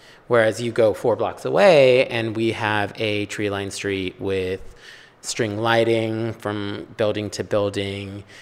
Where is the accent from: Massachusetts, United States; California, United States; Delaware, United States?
California, United States; Highland Park; I grew up in Highland Park, but I grew up on a street where it's like the neighbors would watch your dog when you went on vacation or left.